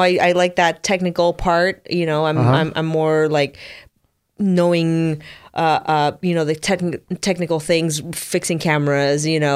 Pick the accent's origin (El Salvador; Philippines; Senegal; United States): El Salvador; I'm from El Salvador.